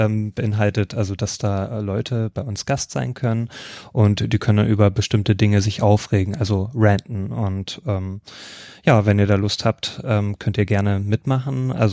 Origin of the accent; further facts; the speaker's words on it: Leipzig, Saxony, Germany; ich komme aus Leipzig